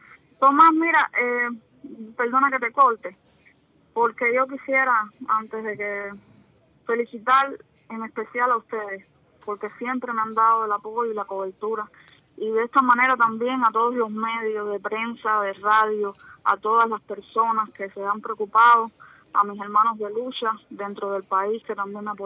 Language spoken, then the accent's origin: Spanish; Cuba; me considero una cubana sencilla que lucha por los derechos, que lucha por la libertad